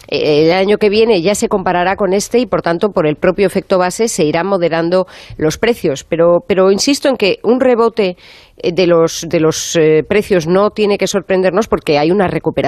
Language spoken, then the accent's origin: Spanish; Spain; Sí, la verdad es que cómo somos los españoles, ¿no?